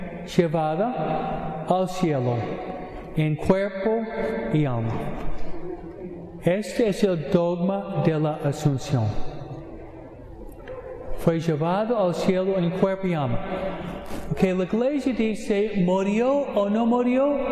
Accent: Detroit, Michigan, United States; born there; Tú naciste en San Pedro Carlos, yo nací en Detroit.

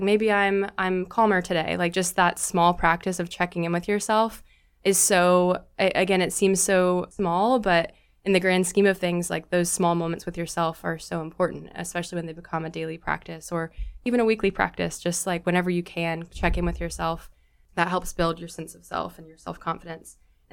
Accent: Mississippi, United States; I'm from Mississippi, so this little tiny community center in Mississippi, I've used some of those same practices in my own teaching now.

